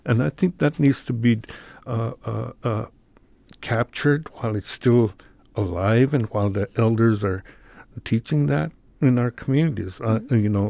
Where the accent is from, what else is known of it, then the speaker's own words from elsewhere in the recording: Alaska, United States; first language Yupik; English is a second language; I've been Yupik was my first language, and I like to translate the what the elders are saying.